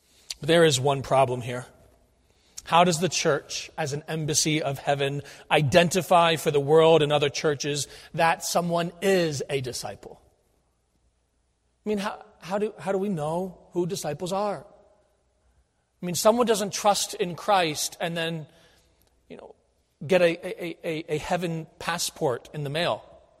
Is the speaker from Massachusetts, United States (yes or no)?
no; Pennsylvania, United States; I'm from Pennsylvania, I'm proud of this.